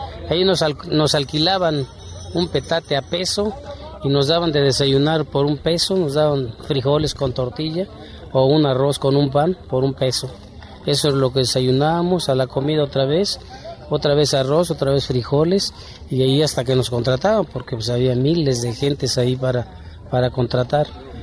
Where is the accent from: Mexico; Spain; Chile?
Mexico; Huitzuco, Guerrero; now in United States; Soy originario de Huixuco, Guerrero